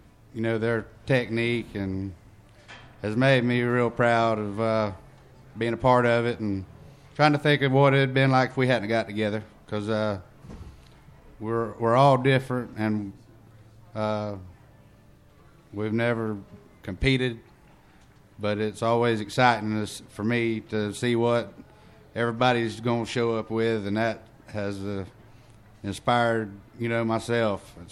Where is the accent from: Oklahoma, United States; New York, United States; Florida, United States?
Florida, United States; Okeechobee; I was born and raised in Okeechobee, Florida, and I'm a fifth generation Floridian on both sides of my family